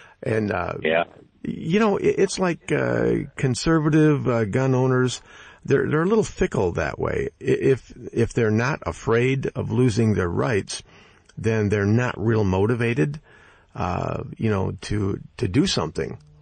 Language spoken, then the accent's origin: English; Michigan, United States; at least here in my home state of Michigan